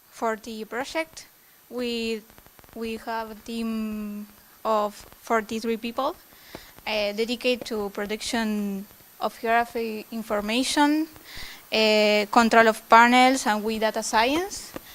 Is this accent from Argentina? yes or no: yes; Buenos Aires, Argentina; I'm from Buenos Aires, Argentina.